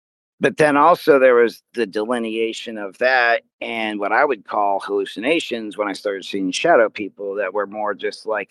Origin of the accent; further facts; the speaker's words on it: Connecticut, United States; born there; I was born in Connecticut. That's my home state. But then I spent my first 2 years of life back in Camp Lejeune.